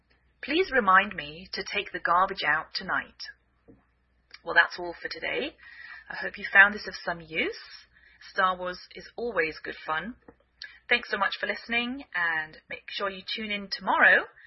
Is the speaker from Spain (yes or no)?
no; England, United Kingdom; now in United States